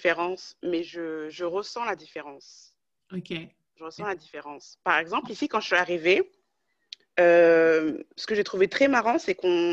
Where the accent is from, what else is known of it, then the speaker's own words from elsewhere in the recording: Paris, Île-de-France, France; born there; je suis française. Je devais toujours préciser, je suis née à Paris même, tu sais, la capitale, donc je suis française.